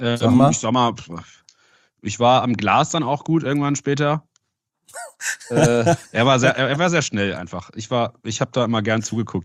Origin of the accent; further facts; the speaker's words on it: Halle, Saxony-Anhalt, Germany; moved away; Ich komme aus Halle an der Saale, ja, ganz ursprünglich. Bin aber seit, lass mich lügen, über 12 Jahren oder so schon nicht mehr da. Aber ja, ich bin ein richtiger Hallenser.